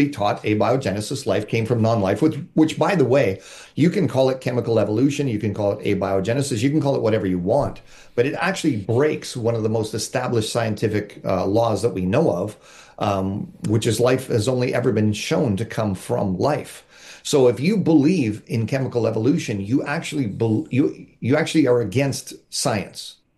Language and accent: English; Canada; growing up in Canada, I was your typical Canadian kid. I came from an unchurched family, never read the Bible, went to school.